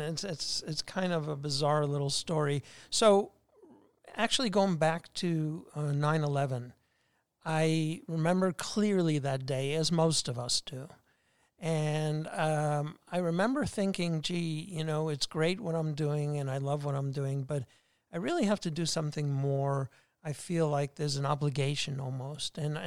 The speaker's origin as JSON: {"language": "English", "town": "Brooklyn", "region": "New York", "country": "United States", "tie": "born or raised there", "said": "Well, firstly, I grew up in Old Brooklyn. So I make that distinction because it's very, very different than the current Brooklyn."}